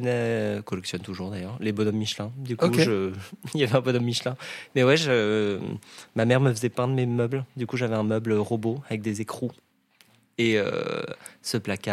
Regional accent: L'Haÿ-les-Roses, Île-de-France, France; also born or lived in Paris; j'ai grandi en banlieue parisienne, à L'Haÿ-les-Roses, qui est une belle ville dans le Val-de-Marne. Dans le 9-4, j'ai passé toute mon enfance dans la même maison, un petit pavillon de banlieue. Voilà, je suis né à Paris, dans le 15e.

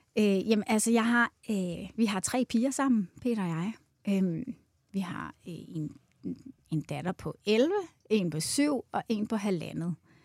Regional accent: Svendborg, Region of Southern Denmark, Denmark; also born or lived in United States; now in Copenhagen, Denmark; Jeg stammer oprindeligt fra Svendborg, faktisk. Men har boet i København i størstedelen af mit liv

